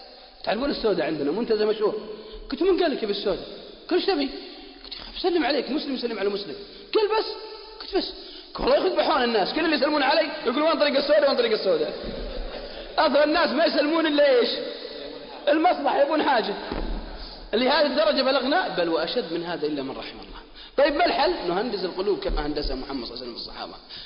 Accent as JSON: {"language": "Arabic", "region": "Al-Qassim", "country": "Saudi Arabia", "said": "عندنا في القصيم"}